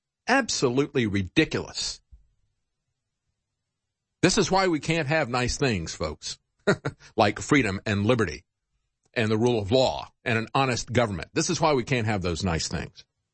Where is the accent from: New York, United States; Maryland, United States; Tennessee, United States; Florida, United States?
Florida, United States; I grew up in Florida.